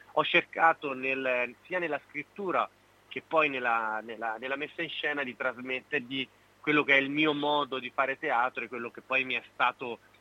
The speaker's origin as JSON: {"language": "Italian", "region": "Tuscany", "country": "Italy", "said": "Quindi un testo che fosse un omaggio anche alla mia terra, alla Toscana, e infatti poi l'ho riempita di richiami e di omaggi a quella che è la mia terra di origine."}